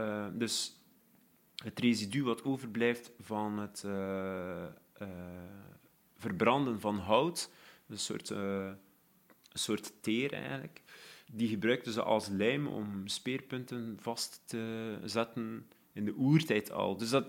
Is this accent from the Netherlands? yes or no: no; Belgium; ik ben een Belg.